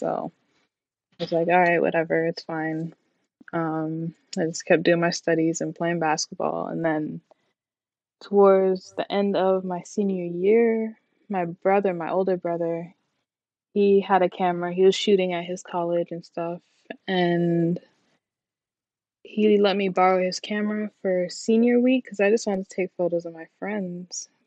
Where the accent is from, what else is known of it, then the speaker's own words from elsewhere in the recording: Toronto, Ontario, Canada; now in Atlanta, United States; I am a photographer from Toronto, but I'm based here in Atlanta. I've been based here since I started shooting.